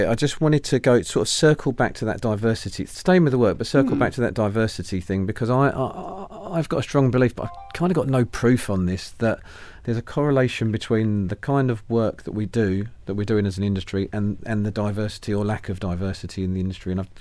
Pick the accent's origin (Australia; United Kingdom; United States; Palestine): United Kingdom; I think that sort of strikes me as quite a British thing. I think as a people, we're lovers of Carry On movies and Benny Hill on one hand